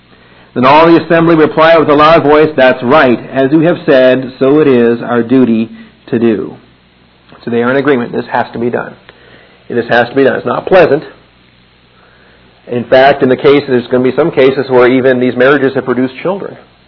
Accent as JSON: {"language": "English", "town": "Seattle", "region": "Washington", "country": "United States", "said": "I know I'm from Seattle. Rain wouldn't kill me at all."}